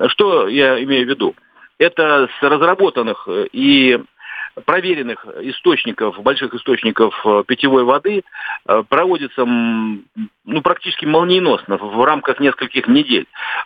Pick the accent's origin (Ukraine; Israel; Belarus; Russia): Ukraine; Donbas; Мне эта история, вот как уроженцу Донбасса, очень не нравится.